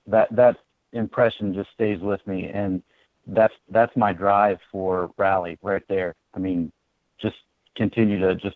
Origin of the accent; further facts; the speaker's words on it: Chillicothe, Ohio, United States; So for me, my family, I was born and raised in Chillicothe, and we were very fortunate to have the Sunriser 400 in our backyard.